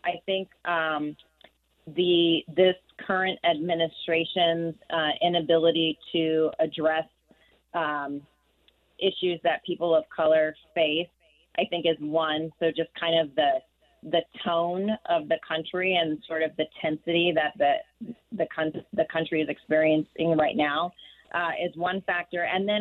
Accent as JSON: {"language": "English", "town": "Los Angeles", "region": "California", "country": "United States", "tie": "born or raised there", "lives_now": "Iowa, United States", "said": "I was raised in Los Angeles, so that was in Los Angeles when we were taken to the police station."}